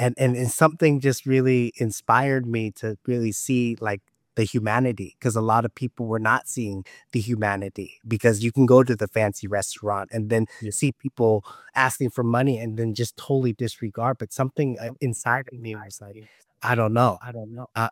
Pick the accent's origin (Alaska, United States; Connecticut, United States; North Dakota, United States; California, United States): Alaska, United States; Nome; I was born and raised in Alaska, in Nome, Alaska, a little town right outside the Arctic Circle.